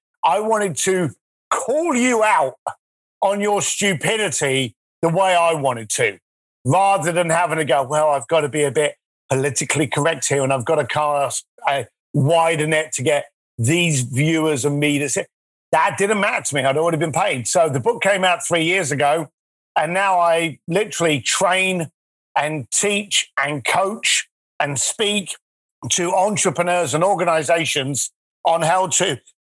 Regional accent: London, United Kingdom; I'm a lad from East London, you know, the rough end of East London. I left school at the age of 15, straight into a building site.

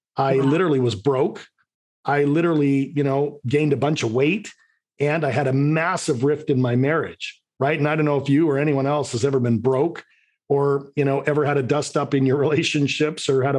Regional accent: Vancouver, British Columbia, Canada; I'm from Vancouver, Canada.

